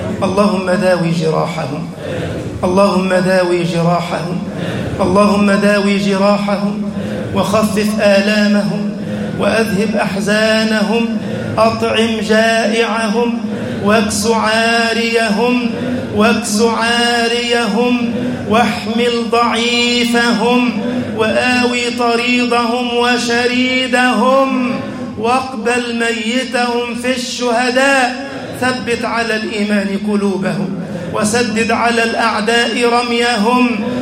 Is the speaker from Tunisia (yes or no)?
no; Egypt